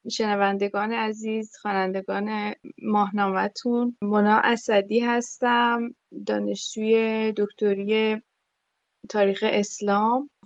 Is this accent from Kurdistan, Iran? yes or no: yes; Kamyaran, Kurdistan, Iran; now in Tehran, Iran; من 28 سالمه، اهل شهرستان کامیاران استان کردستان هستم و به هر حال دیگه اصالتاً کرد هستم و خودم به خاطر تحصیل توی تهران زندگی میکنم، یعنی به خاطر دانشگاه و اینها.